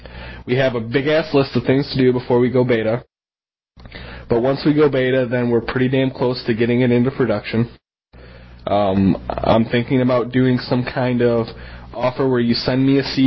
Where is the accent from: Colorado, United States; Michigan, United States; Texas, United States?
Michigan, United States; And I am new to this area. I'm from Michigan.